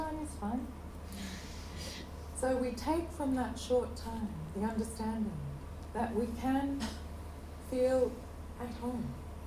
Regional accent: Australia; You don't have to hold tightly to being Australian. I don't have to hold at all to being Australian.

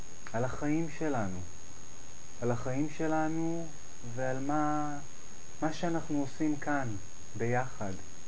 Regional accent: Holon, Tel Aviv District, Israel; גדלתי בחולון, הייתי בצבא.

